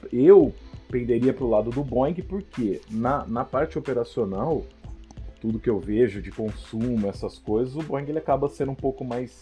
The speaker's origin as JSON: {"language": "Portuguese", "town": "São José do Rio Preto", "region": "São Paulo", "country": "Brazil", "said": "Eu sou de São José do Rio Preto, venho lá do interior."}